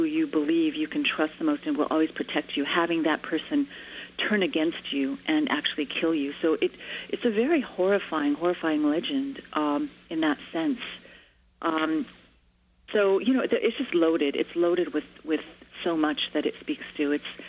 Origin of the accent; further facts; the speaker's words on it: Springer, New Mexico, United States; I'm from Springer, and I thought she was from Springer.